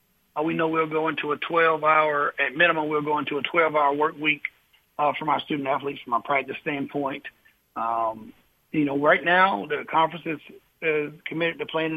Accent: South Carolina, United States; born or raised there

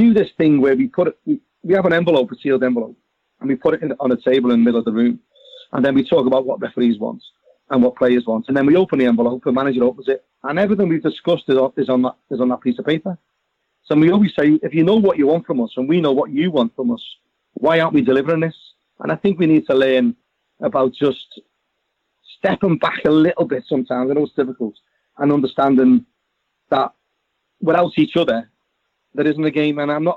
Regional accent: Liverpool, North West England, United Kingdom; Being born and bred in Liverpool, you know, people seem to think that we benefit more than everything else.

